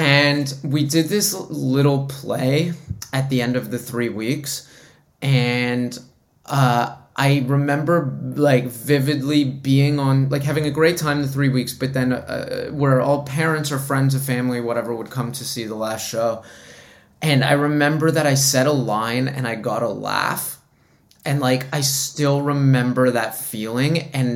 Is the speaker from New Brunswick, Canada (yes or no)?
no; Toronto, Ontario, Canada; I was born and raised in Toronto.